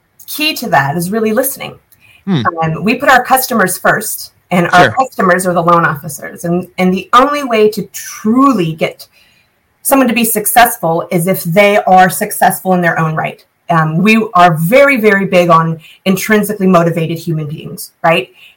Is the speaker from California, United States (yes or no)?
yes; California, United States; I am from California originally